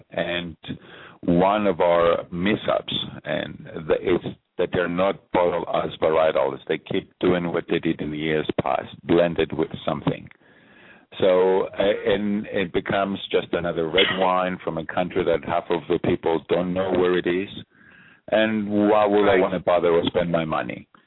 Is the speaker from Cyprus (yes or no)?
yes; Cyprus; I'm from Cyprus, so Cyprus is not that far from Israel.